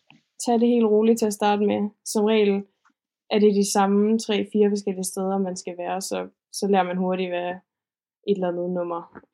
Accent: Aarhus, Central Denmark Region, Denmark; Jeg er opvokset i Aarhus og bor lige nu med en veninde i en lejlighed på Trøjborg, som jo, til dem der ikke kender Aarhus endnu, er en skøn lille bydel i Aarhus Nord, der ligger helt ned til vand og skov

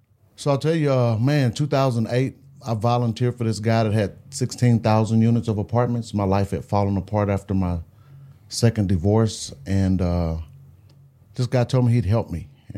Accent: Beaumont, Texas, United States; also born or lived in Houston / Amarillo; now in Dallas, United States; I grew up in Beaumont, Texas, so east of Houston, down on I-10. But I got it out of there as quick as I could and lived in Houston for a while, Amarillo, Texas for a while, and now Dallas

